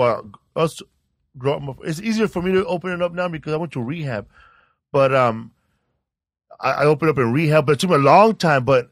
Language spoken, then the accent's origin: English; Sinaloa, Mexico; It was like I'm from Sinaloa, Mexico, right?